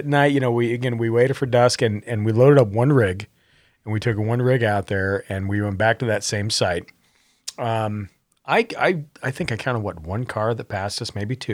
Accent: Montana, United States; born there; I was born in Montana. I know how storms move.

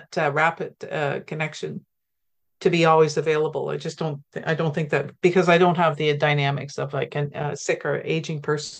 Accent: Canada; So in Canada, we have three major groups, Indigenous groups: First Nation, Métis, and Inuit. And I come from the First Nation portion.

